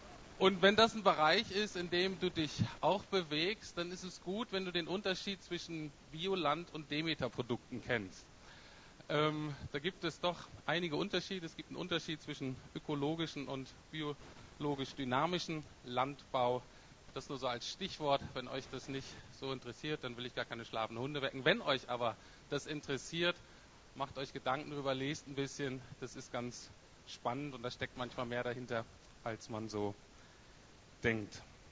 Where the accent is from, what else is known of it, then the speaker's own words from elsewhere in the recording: Bremen, Germany; Also ich komme aus Bremen-Nord, das ist gar nicht so ganz unähnlich wie Berlin.